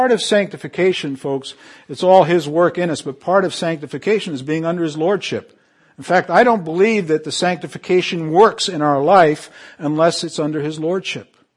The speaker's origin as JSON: {"language": "English", "region": "Canary Islands", "country": "Spain", "tie": "born or raised there", "said": "I grew up in the Canary Islands, where I heard almost every day from everybody, si Dios quiere, means if God wills it."}